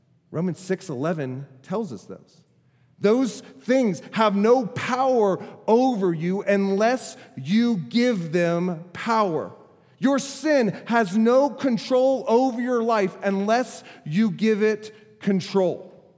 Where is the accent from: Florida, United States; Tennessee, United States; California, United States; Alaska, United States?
Florida, United States; I'm like, I'm from Florida. We got mud. We got water.